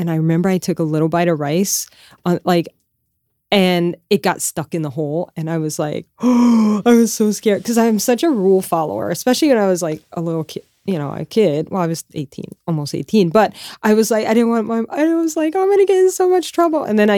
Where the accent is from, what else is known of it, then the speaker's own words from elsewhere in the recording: Louisiana, United States; Like seriously, I'm from Louisiana.